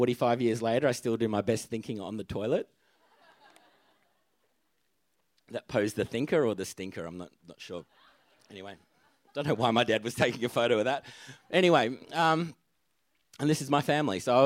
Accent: Adelaide, South Australia, Australia; So that's where I came from. So that's in Adelaide as well, by the way. I grew up in the Seventh-day Adventist Church. So always grew up in a Christian household.

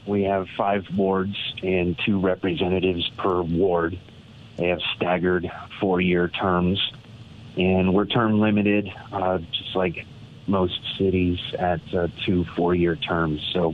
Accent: Niwot, Colorado, United States; I was raised in the Niwot area, so I'm familiar with that business park where Crocs has been thriving.

